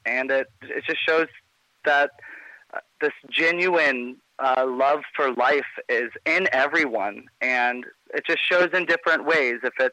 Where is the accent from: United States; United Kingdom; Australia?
United States; Fort Myers, Florida; I grew up in Fort Myers, Florida.